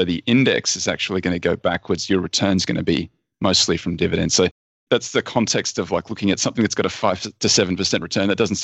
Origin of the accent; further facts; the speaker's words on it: Australia; I'm Australian.